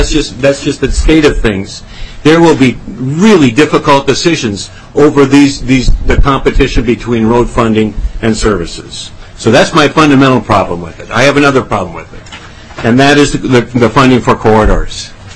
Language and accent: English; Minnesota, United States; I'm a Minnesotan, and I'm proud to be a Minnesotan.